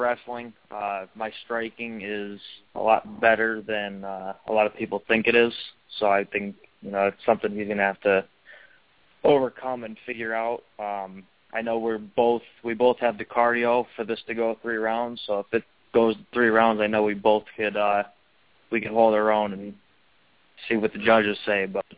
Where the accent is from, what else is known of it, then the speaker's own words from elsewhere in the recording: Pennsylvania, United States; I come from Pennsylvania. My old school had maybe five fighters at it.